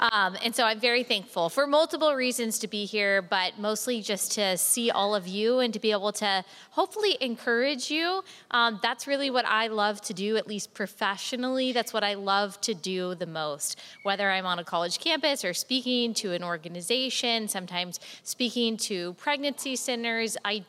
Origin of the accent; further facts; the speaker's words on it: Dallas, Texas, United States; I grew up in Dallas, Texas. My parents came from small town Arkansas. They really came from nothing.